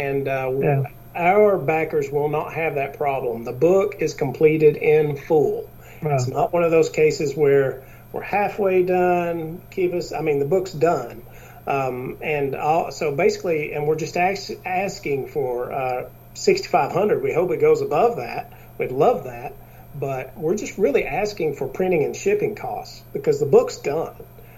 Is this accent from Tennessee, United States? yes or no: yes; Chattanooga, Tennessee, United States; I'm from Tennessee, Chattanooga, Tennessee.